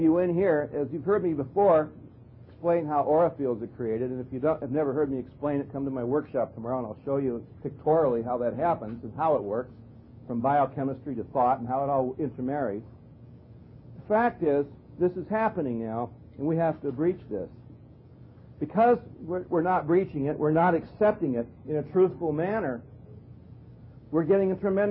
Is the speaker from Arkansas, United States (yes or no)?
yes; Arkansas, United States; When I was a kid growing up in Arkansas part-time